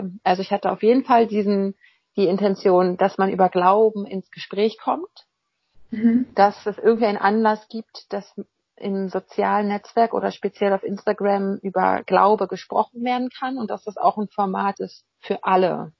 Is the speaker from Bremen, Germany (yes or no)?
yes; Bremen, Germany; Ich komme nämlich tatsächlich eigentlich aus Bremen